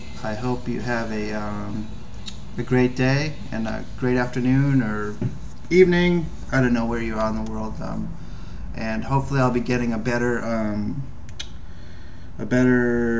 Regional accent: Massachusetts, United States; He's from my home state of Massachusetts.

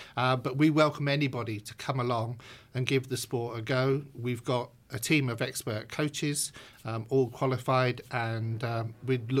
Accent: England, United Kingdom; I'll be honest, as an English football player 30 years ago

